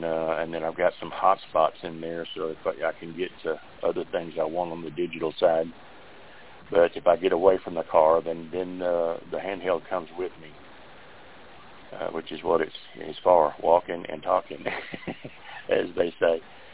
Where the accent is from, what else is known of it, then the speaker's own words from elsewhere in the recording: Texas, United States; I'm from Texas, not terribly far from Dallas.